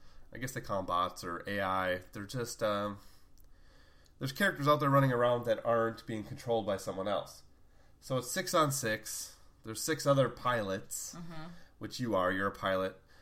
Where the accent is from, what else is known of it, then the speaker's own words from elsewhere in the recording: United States; I'm just going to say Forza 5 because I'm an American and I don't care.